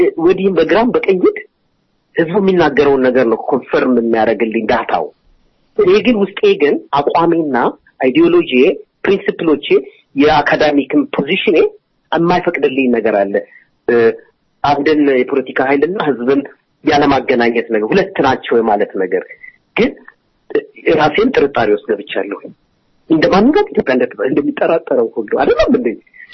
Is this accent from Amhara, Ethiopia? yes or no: no; Addis Ababa, Ethiopia; የትግራይ ልጅ ነን ትግራይን የሚለው ነገር ያላደኩበትም አዲስ አበባ ተወልጄ ነው ያደኩት